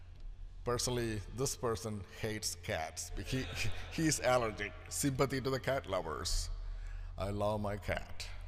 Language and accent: English; India; moved away; I was born and raised in India, the land of 85% Hindus and 11% Muslims and a minority of 3%.